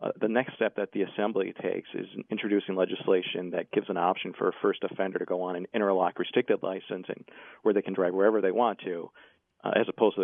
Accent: Wisconsin, United States; And, you know, I'm from Wisconsin. I get told every time I come back there

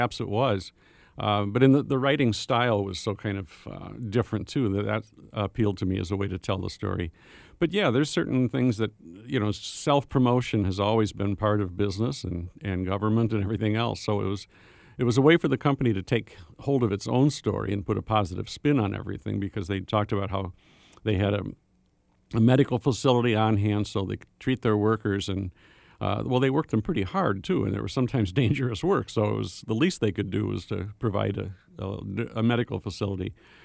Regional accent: Janesville, Wisconsin, United States; I grew up on the Rock River in Janesville

